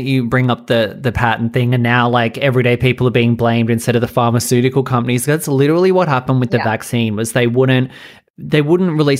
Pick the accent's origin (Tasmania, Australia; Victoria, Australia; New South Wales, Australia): New South Wales, Australia; I had to leave Sydney and come back to my hometown, and Australia was like literally like police state